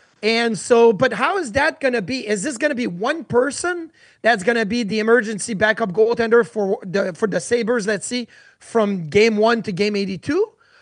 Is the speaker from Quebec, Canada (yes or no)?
yes; Quebec, Canada; especially for me growing up in Quebec